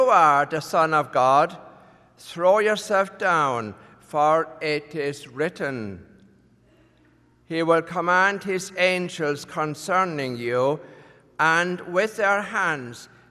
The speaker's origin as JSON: {"language": "English", "country": "Ireland", "said": "as an Irish person we find it hard to say three because we don't we find difficulties with our THs."}